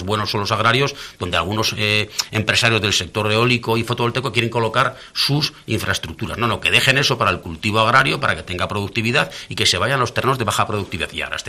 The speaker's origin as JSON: {"language": "Spanish", "town": "Tudela", "region": "Navarre", "country": "Spain", "said": "Traumatólogo en el hospital de Pamplona y soy de Tudela, pues tengo menos posibilidades."}